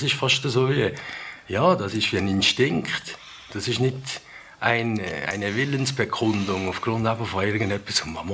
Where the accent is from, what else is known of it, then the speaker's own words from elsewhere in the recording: Valais, Switzerland; Ja, ich bin im Wallis aufgewachsen, das ist naheliegend